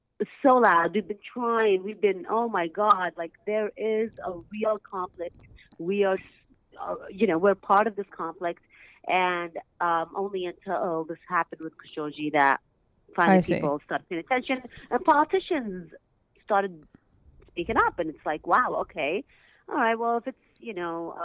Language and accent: English; United States; My parents are from Yemen, but I've been here all my life.